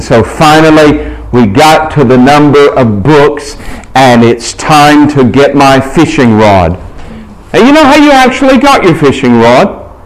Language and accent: English; United States; The first time I came across the word redemption was when I was a little boy growing up in America, going to the supermarket with my mother.